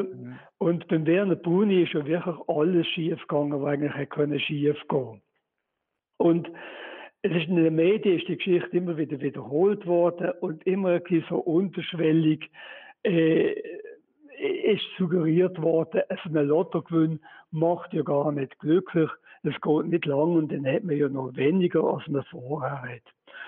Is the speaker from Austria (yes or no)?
no; Switzerland; in Deutschland ist es nicht anders, zum Beispiel als bei uns in der Schweiz, wir finden das eher negativ.